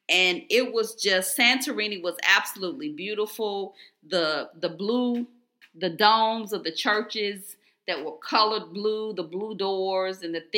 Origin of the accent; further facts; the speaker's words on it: Georgia, United States; And people want to know, you know, are you American? You know, where are you from? And we say Georgia, and then we always talk about … you know, because everybody knows